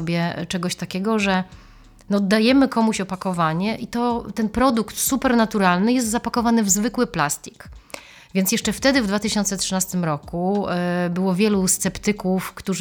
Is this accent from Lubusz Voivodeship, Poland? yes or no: no; Szczecin, West Pomeranian Voivodeship, Poland; ja jestem lokalną patriotką i dla mnie to jest ważne, żeby pokazywać, że my jesteśmy ze Szczecina.